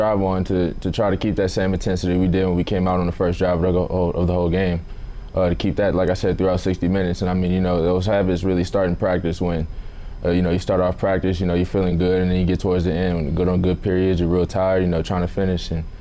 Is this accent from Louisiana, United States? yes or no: yes; Baton Rouge, Louisiana, United States; I mean, I think everybody growing up in Baton Rouge, you know, loves to watch LSU football.